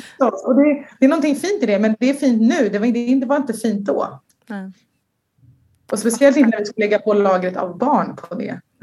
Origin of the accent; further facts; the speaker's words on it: Sweden; han var en kille från Marocko, jag är en tjej från Sverige. Vi är helt olika uppväxt.